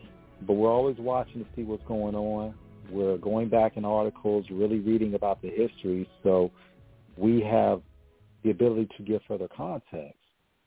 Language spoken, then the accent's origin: English; Hampton Roads, Virginia, United States; he's from this area, my hometown, Hampton Roads, Virginia